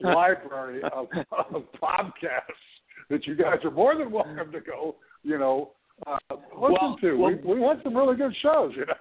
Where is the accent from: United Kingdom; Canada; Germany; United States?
Canada; I'm not an American. I'm Canadian.